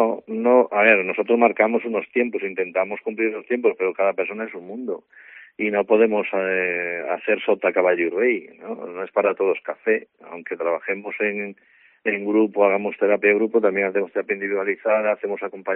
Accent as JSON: {"language": "Spanish", "region": "Galicia", "country": "Spain", "said": "el tema de las adicciones siempre está muy presente en Galicia y en mi pueblo"}